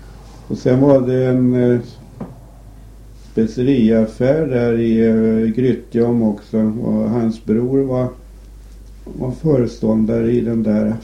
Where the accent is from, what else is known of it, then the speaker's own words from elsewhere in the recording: Västerhaninge, Stockholm County, Sweden; om jag hade mönstrat hemma i Västerhaninge.